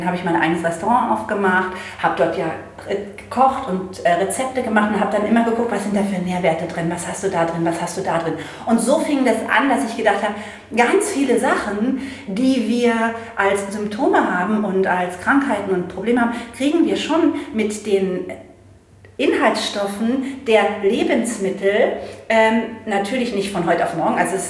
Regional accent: Berlin, Germany; Aber ich bin in Berlin aufgewachsen, auch wenn du jetzt Ernährung ansprichst, mit Currywurst und Pommes.

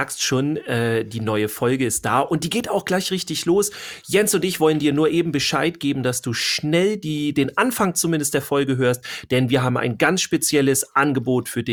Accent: Schleswig-Holstein, Germany; Ja, wir kommen ja aus Schleswig-Holstein.

